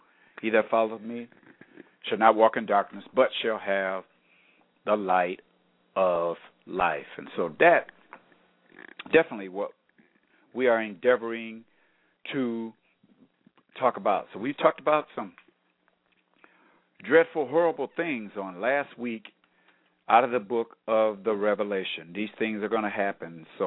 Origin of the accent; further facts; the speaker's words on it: Detroit, Michigan, United States; because I am from the Metro Detroit area, and you go to Canada